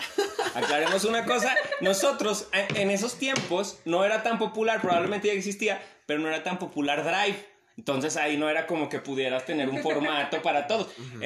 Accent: Mexico; Entonces, pues ya, porque como buen mexicano...

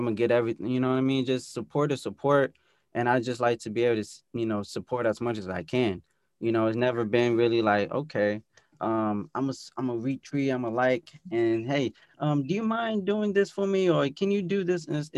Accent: Columbus, Ohio, United States; born there; also born or lived in Cincinnati; I was born I was born in Columbus, Ohio, at the OSU Medical Center. I lived in Cincinnati.

